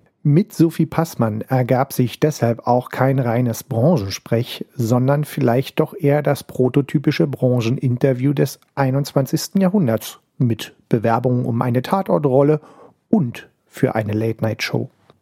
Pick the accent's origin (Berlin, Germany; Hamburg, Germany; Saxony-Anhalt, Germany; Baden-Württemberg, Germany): Berlin, Germany; Als Berliner, der die Radioszene in NRW nicht wirklich kennt